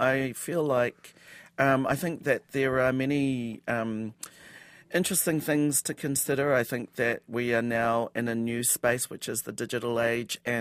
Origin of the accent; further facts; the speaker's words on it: Auckland, New Zealand; I grew up in Te Aratu in West Auckland, and my father was from Tukumaru Bay, Ngāti Porou. My mother's whānau come from the Hokianga.